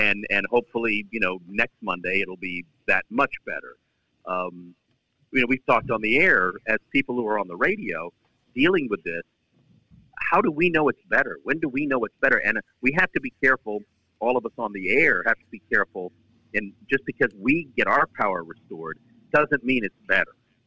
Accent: Norfolk, Virginia, United States; I grew up on the coast. I grew up in Norfolk, Virginia. I grew up on the beach.

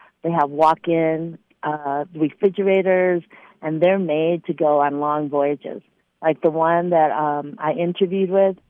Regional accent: Philippines; I tell them that I'm Asian, and that's that because they say, what do you specialize in? So I will tell them I'm Filipino.

